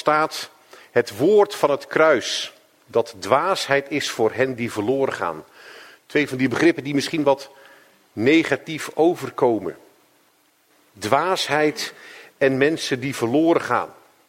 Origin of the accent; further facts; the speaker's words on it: Ridderkerk, South Holland, Netherlands; Mijn roots liggen in Ridderkerk en Ridderkerk ligt onder de rook van Rotterdam.